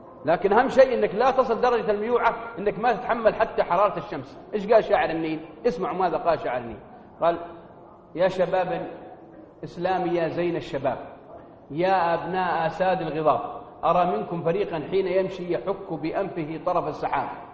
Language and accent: Arabic; Al-Qassim, Saudi Arabia; لانه ازمه حمير عندنا في القصيم